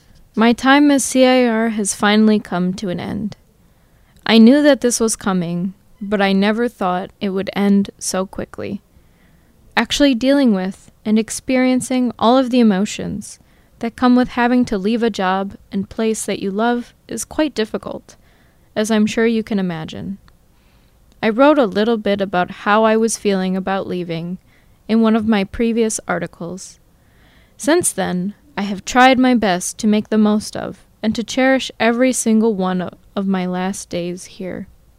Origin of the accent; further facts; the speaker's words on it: Michigan, United States; I especially loved being able to share memories and a little bit about my home state, Michigan, with you all.